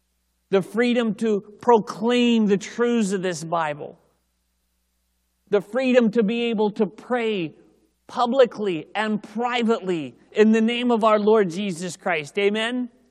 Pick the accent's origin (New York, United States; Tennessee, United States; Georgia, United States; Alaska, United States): Tennessee, United States; I'm from Tennessee, if it's okay.